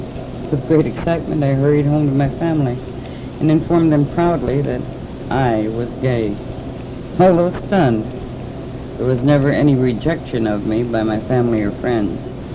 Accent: Chicago, Illinois, United States; born there; I was born in 1922 in Chicago, Illinois, of what would now be called middle-class parentage. My ancestry was Austrian-German.

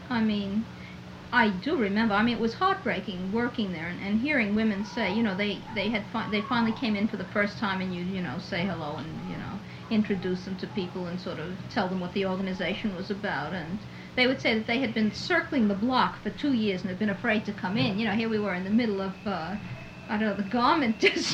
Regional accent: New York, United States; I was born and brought up in New York, but I must be the most, or have been, and I suppose remain the most naive person going.

